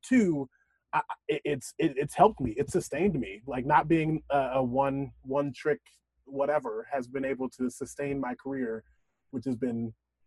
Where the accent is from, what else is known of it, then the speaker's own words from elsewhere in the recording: Omaha, Nebraska, United States; I was a black man from Omaha, Nebraska